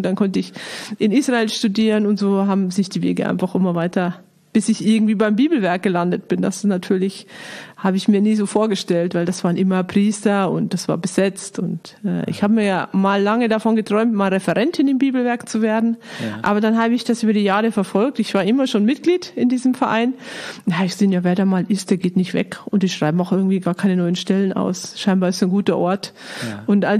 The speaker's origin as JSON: {"language": "German", "region": "Bavaria", "country": "Germany", "tie": "born or raised there", "said": "Ich komme aus Niederbayern und so richtig barock-katholisch-niederbayerisch bin ich aufgewachsen, habe aber einen Münsteraner Vater, von daher habe ich noch ein bisschen was Norddeutsches bekommen"}